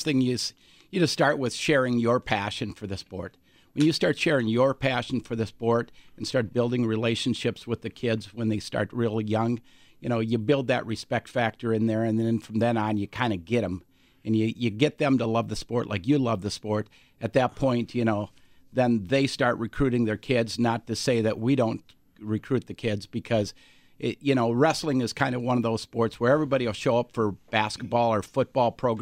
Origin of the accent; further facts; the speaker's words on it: Alexandria, Minnesota, United States; I grew up in Alexandria, Minnesota.